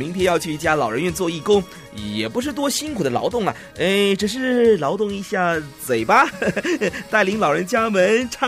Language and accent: Chinese; Singapore; 这和我们新加坡人有关吗？